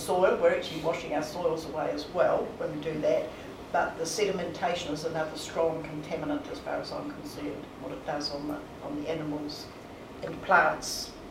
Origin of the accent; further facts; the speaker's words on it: Wellington, New Zealand; As I said, I came from the Wairarapa